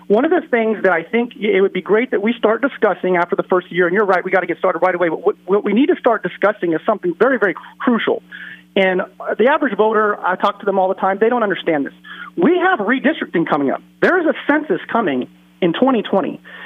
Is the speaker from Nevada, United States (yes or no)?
yes; Nevada, United States; You know, I was born and raised here in Nevada. I've been involved in politics for 23 years.